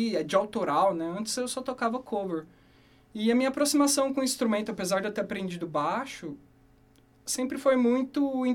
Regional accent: Ourinhos, São Paulo, Brazil; now in Londrina, Brazil; E eu vim pra Londrina em 2019. Não, desculpa, 2009. 2019 foi ontem, né? Eu sou de Ourinhos, São Paulo.

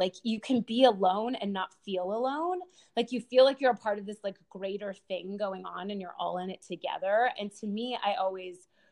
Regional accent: New York, United States; I love New York. I'm a New Yorker.

